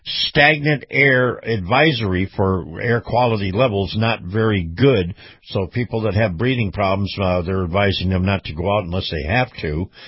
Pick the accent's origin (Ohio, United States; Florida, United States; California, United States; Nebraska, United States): Florida, United States; Let's start with Florida, my home state.